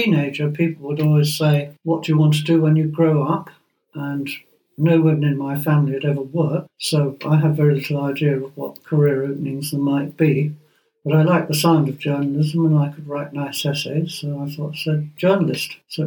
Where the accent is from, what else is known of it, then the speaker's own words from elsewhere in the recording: Ireland; Well, as an Irish peasant, I was always contrary by nature.